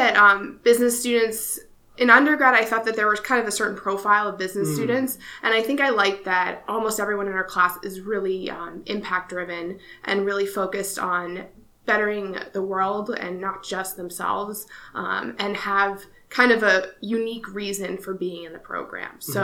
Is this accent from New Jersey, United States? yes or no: no; Scottsdale, Arizona, United States; also born or lived in Boston, Massachusetts; I grew up, I was born in Boston. I lived in Arizona since I was five in Scottsdale. And then I moved to Tempe to go to school for undergrad at ASU.